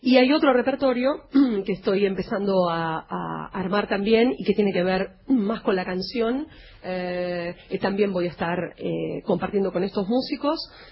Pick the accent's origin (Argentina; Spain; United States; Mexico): Argentina; Buenos Aires; also born or lived in Bariloche; vivo en Buenos Aires, soy de Buenos Aires.